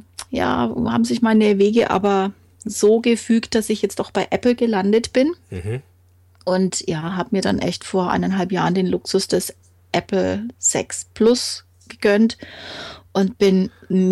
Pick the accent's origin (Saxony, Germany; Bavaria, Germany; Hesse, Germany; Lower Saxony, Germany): Bavaria, Germany; Ich bin aus dem Frankenland. Da bin ich auch stolz drauf.